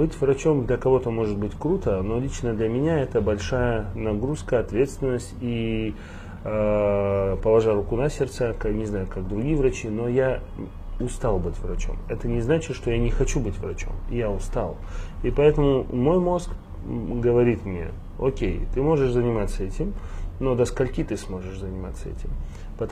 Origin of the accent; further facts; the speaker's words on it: Yekaterinburg, Sverdlovsk Oblast, Russia; also born or lived in Makhachkala / Moscow; я из семьи военных, соответственно, куда они, туда и я. Угу. Родился в Екатеринбурге, базу начала, скажем так, образования получал там, переехал потом в Махачкалу.